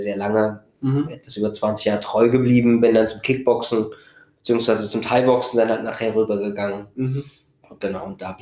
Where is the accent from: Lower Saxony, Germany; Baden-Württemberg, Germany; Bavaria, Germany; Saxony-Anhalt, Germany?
Saxony-Anhalt, Germany; Magdeburg; Ich komme aus Magdeburg, genau.